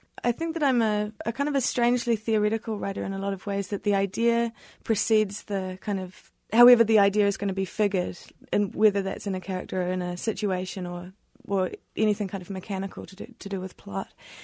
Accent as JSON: {"language": "English", "country": "New Zealand", "said": "there is a lot of kind of indicators in the book that I am from New Zealand."}